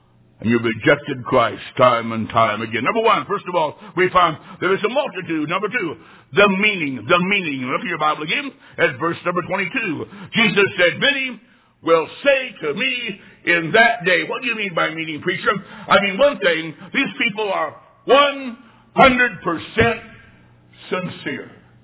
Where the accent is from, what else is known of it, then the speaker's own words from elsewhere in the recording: Illinois, United States; When I was in college, I'm from Illinois.